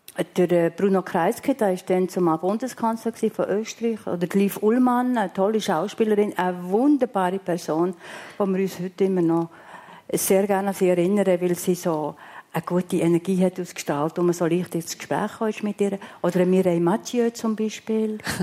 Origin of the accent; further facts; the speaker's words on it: Switzerland; Und das haben wir als Schweizer nicht unbedingt im Blut, der Dienstleister.